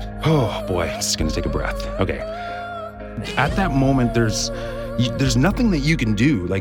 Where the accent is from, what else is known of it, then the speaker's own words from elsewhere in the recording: Kingston, Ontario, Canada; we are originally from Kingston, Ontario.